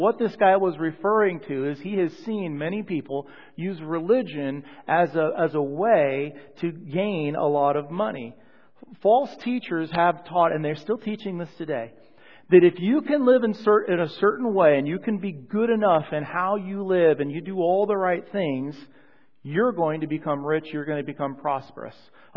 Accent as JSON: {"language": "English", "region": "Colorado", "country": "United States", "tie": "born or raised there", "said": "I remember growing up in Colorado, the thought was, you know, how many TVs"}